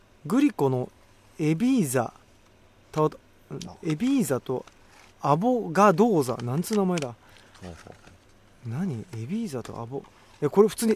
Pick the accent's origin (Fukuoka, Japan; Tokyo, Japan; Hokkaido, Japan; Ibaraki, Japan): Hokkaido, Japan; accent: Hokkaido dialect; 北海道弁直そうと思ったことはないので、まあやっぱり残っちゃってるよね。